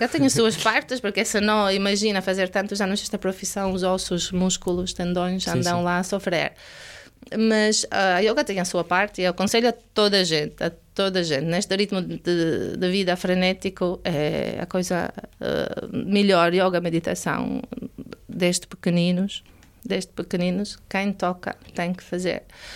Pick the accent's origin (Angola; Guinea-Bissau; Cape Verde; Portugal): Portugal; Eu digo nossa porque também sou portuguesa.